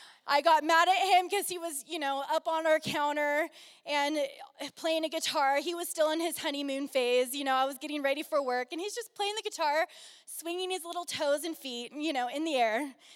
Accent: Oakdale, California, United States; I was a girl from Oakdale, California. It's this really cute small town. And I had a herd of cows growing up.

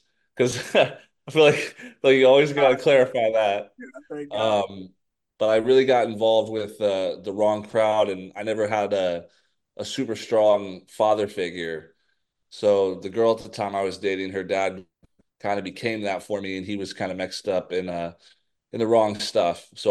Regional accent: Cedar Woolley, Washington, United States; But I grew up in Washington State, a little close to Bellingham in a small town called Cedar Woolley.

